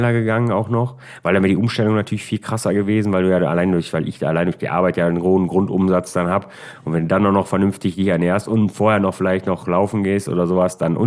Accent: North Rhine-Westphalia, Germany; Ich bin aus NRW, so viel habe gespielt, da kann kaum jemand gespielt haben.

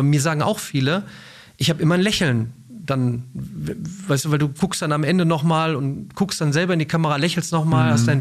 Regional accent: Remscheid, North Rhine-Westphalia, Germany; Ich komme ja praktisch aus dem Dorf. Ne? Also ich bin der Junge aus Remscheid

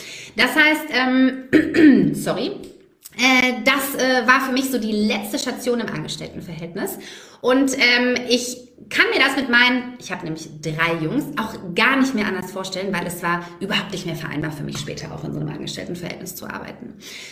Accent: Swabia, Germany; ich komme aus dem Schwabenländle

